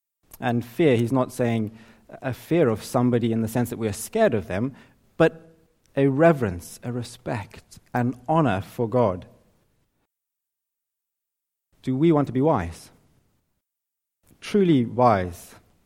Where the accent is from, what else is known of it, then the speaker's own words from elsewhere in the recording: Zimbabwe; now in Cambridge, United Kingdom; I'm from Zimbabwe, and I work in Cambridge